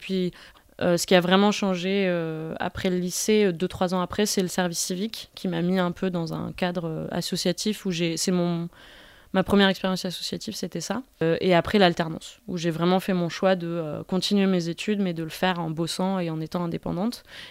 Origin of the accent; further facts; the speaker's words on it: Nîmes, Occitanie, France; Moi, je viens de Nîmes. J'ai grandi à Nîmes. J'y ai passé 20 ans. Ma mère est prof, mon père est ouvrier.